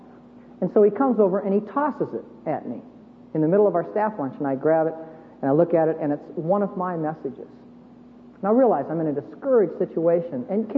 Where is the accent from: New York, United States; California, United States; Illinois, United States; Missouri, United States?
California, United States; and I come in, and I'm from California, and I need not say any more.